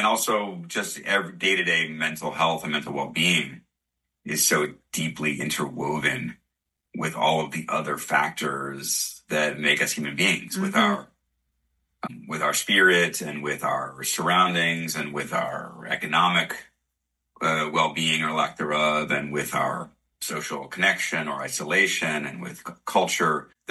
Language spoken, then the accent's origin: English; New York City, New York, United States; my way of coping with the general grief of being a New Yorker then was to spend a lot of time clinically and on scholarship related to the attacks.